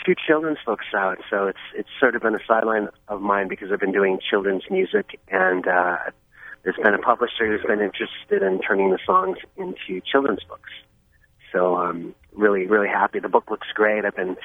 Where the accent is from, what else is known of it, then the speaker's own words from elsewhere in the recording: Presque Isle, Maine, United States; up in Presque Isle, which is my hometown